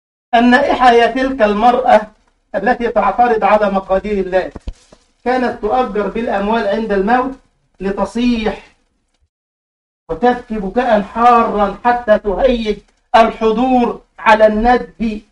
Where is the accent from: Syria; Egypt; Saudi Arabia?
Egypt; عندنا في مصر مبرد الماء يعني ثلاجة صغيرة للماء